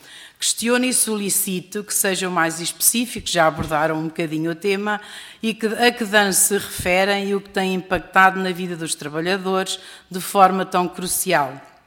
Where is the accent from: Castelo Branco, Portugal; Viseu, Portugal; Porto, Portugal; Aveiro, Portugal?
Castelo Branco, Portugal; eu própria sou do interior do Distrito de Castelo Branco